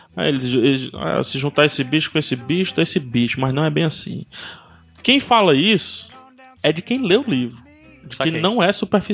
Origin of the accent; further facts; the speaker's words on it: Ceará, Brazil; accent: Ceará; Também eu sou cearense com peso do sotaque.